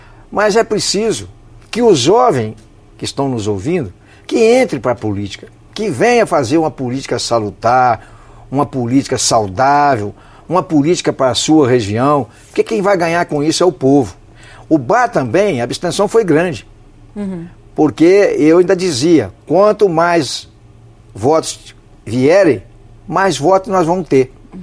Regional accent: Minas Gerais, Brazil; o que for bom para Minas Gerais, que nós somos mineiro

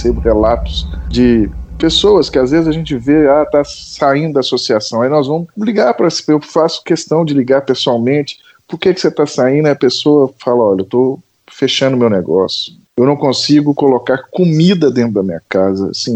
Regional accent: Itaúna, Minas Gerais, Brazil; born there; Nasci em Itaúna

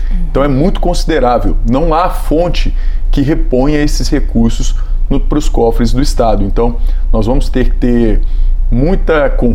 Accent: Passos, Minas Gerais, Brazil; no entorno de Passos, que é a minha terra natal, a minha base eleitoral maior.

